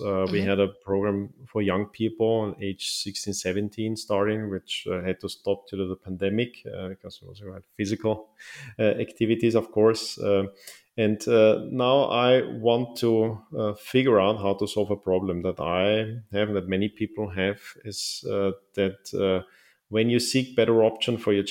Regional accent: Austria; now in Switzerland; like France and Austria, my home country. I have left Austria since. I'm now, for the moment, resident in Switzerland.

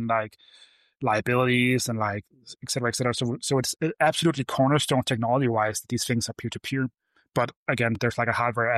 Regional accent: Denmark; I'm a person from a small country. I'm from Denmark with 5 million people.

